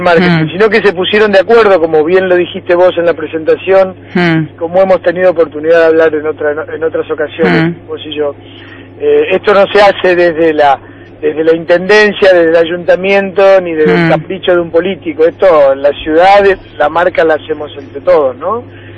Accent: Ceres, Santa Fe, Argentina; born there; now in Rosario, Argentina; Sí, en realidad por adopción. Ya hace como 37 años que vivo en Rosario. Yo nací en un pueblo de la provincia, pero en Ceres.

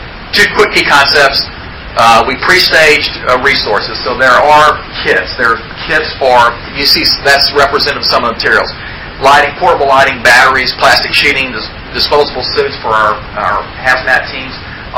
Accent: Louisiana, United States; I know I'm from Calcasieu Parish.

